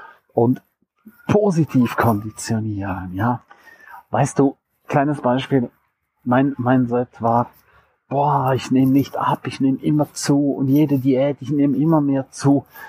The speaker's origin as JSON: {"language": "German", "town": "St. Moritz", "region": "Graubünden", "country": "Switzerland", "tie": "born or raised there", "said": "Der Herbst in meiner Heimat mitten in den Bergen, der ist ein absoluter Traum."}